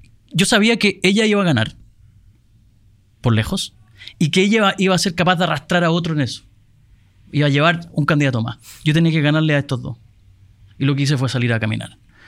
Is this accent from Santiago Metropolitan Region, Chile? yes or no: yes; San Bernardo, Santiago Metropolitan Region, Chile; born there; Yo nací en San Bernardo, que es una comuna popular de Santiago, para los que ven este podcast y escuchan de otros países. Y nací en una familia absolutamente clase media.